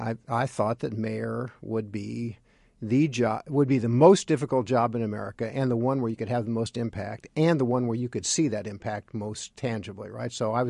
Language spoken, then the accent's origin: English; Indianapolis, Indiana, United States; Well, when I grew up in Indianapolis, this is essentially in my formative high school years